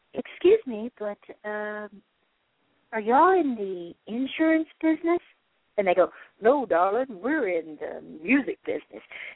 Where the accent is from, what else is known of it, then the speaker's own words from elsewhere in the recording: Tennessee, United States; I was from Nashville and Memphis